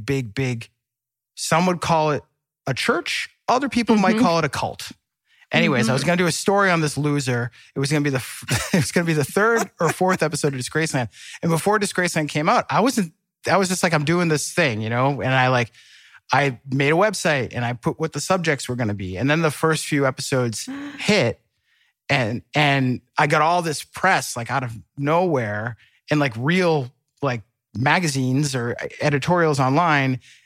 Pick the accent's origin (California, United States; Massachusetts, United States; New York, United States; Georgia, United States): Massachusetts, United States; Boston; I'm from Boston, New England. Like everyone gives everyone shit.